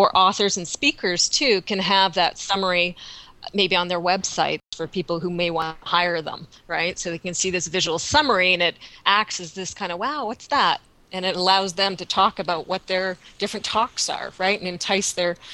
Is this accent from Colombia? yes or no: no; British Columbia, Canada; also born or lived in United States; And I live in Victoria, BC. I'm Canadian originally. I was down in the U.S. for over a decade.